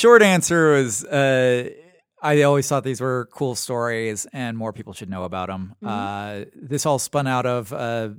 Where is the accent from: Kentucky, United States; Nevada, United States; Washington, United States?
Kentucky, United States; My mom was born in Kentucky. I'm from Kentucky.